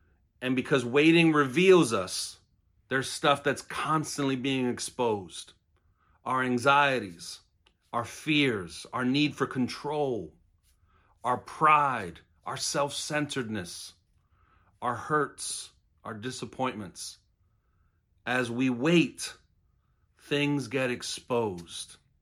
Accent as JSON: {"language": "English", "town": "New York City", "region": "New York", "country": "United States", "tie": "born or raised there", "said": "Now, I grew up in New York City. I got to be honest, I've not done much gardening in my life."}